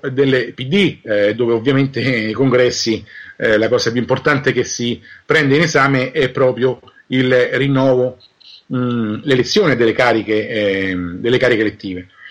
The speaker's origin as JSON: {"language": "Italian", "town": "Rome", "region": "Lazio", "country": "Italy", "said": "a me un po' da romano mi sembra una cosa da dirvi, da sottolinearvi, perché io questa città è dove vivo"}